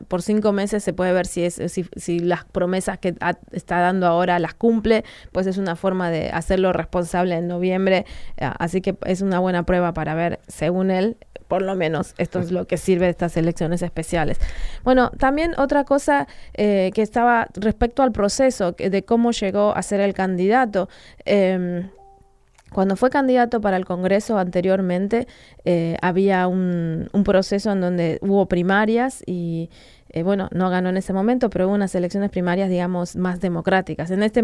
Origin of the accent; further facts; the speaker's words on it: United States; no es lo que somos nosotros como estadounidenses